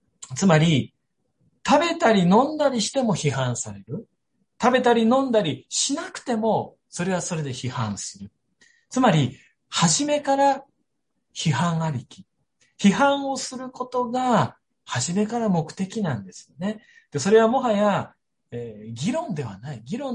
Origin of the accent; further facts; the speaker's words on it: Niigata, Japan; 僕は新潟の田舎の方で育ったんですけれども